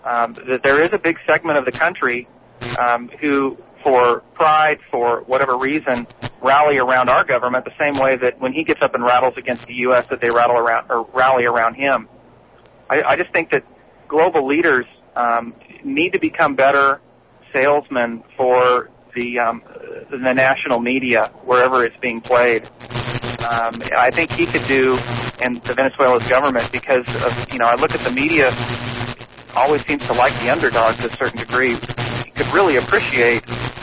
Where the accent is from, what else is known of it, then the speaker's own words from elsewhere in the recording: Oregon, United States; Well, actually, I'm originally from Oregon, but I've been in Oklahoma for about the last 12 years.